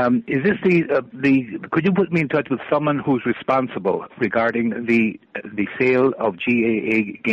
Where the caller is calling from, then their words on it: Chicago, Illinois, United States; I'm calling from Chicago. I'm a columnist with the Irish American News here.